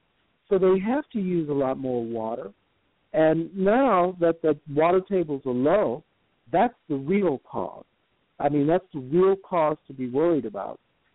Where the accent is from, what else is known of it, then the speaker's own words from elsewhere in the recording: Los Angeles, California, United States; also born or lived in Birmingham; I'm from California, and Sandy and I are from the same hometown, Compton, California. I was born in Birmingham, but I was raised in Los Angeles.